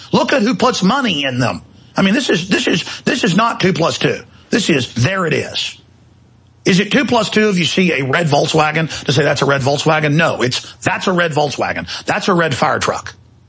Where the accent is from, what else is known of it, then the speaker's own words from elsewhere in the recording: Dallas, Texas, United States; I mean, I grew up in Dallas and would walk down the street